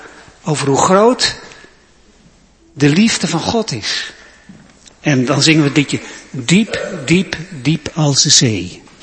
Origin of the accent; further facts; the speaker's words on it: Emmeloord, Flevoland, Netherlands; Ik kom uit Emmeloord. Nou, zag ik op het bord dat Emmeloord 6 kilometer is. Maar ik woon aan de andere kant van Emmeloord.